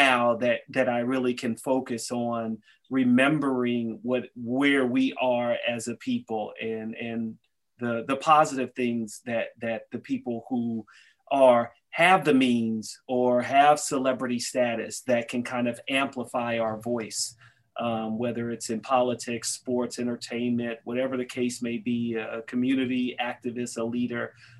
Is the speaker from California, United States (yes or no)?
no; Washington, District of Columbia, United States; I'm from Washington, D.C., so that, you know, being in the nation's capital and in the shadows of the White House